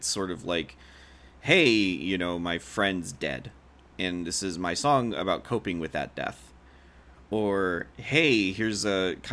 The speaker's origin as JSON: {"language": "English", "region": "West Virginia", "country": "United States", "said": "And I'm from West Virginia. I'm from Southern West Virginia. I am very akin to country music."}